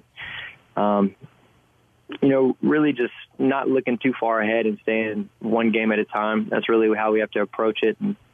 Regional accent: Texas, United States; You know, growing up in Texas is one of the most fun times of my life.

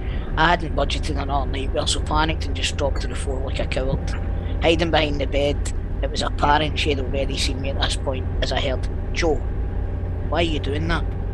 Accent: Scotland, United Kingdom; We won tea because we're Scottish.

